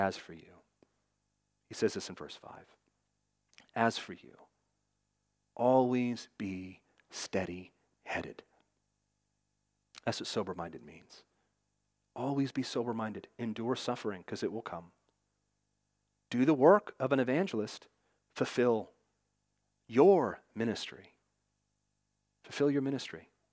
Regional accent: Seattle, Washington, United States; I came from Seattle, kind of a secular place down here.

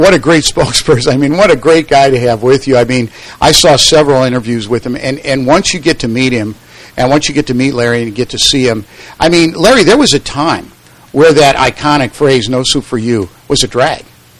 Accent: Ireland; since I'm Irish, ergo the Shamrock Pants

